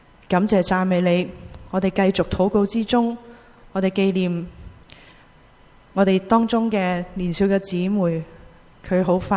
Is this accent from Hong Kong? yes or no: yes; Hong Kong; 由意大利人到今天我们香港人